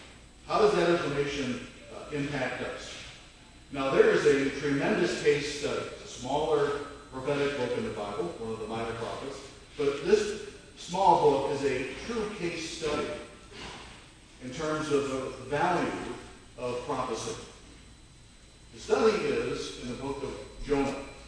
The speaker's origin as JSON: {"language": "English", "town": "Detroit", "region": "Michigan", "country": "United States", "tie": "born or raised there", "said": "So I went back home to Detroit, Michigan, my hometown, and served in many different ways as I possibly could."}